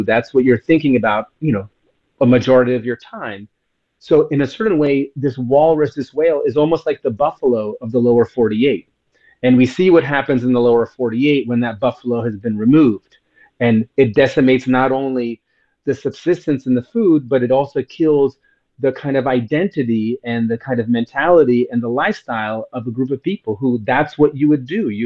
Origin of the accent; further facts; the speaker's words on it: New York, United States; So as a New Yorker, I went to Whole Foods and bought up all this great, you know, frozen organic meat and shipped it all the way to, you know, with me to Alaska.